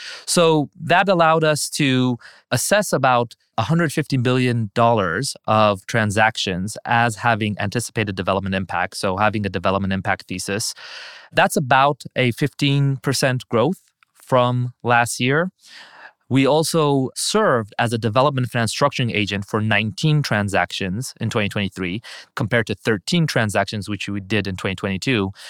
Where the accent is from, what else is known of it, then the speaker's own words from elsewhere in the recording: Iran; English is a second language; So I was born and I grew up in Iran. And growing up in a developing country